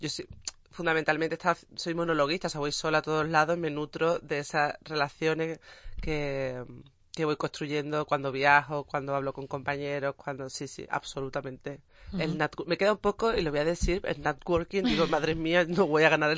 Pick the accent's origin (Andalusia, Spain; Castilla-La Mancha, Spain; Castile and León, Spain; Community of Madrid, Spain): Andalusia, Spain; Seville; me pasa nada más decir que soy de Sevilla, cuando encima añado que soy cómica, pues imagínate. O sea, andaluza y cómica.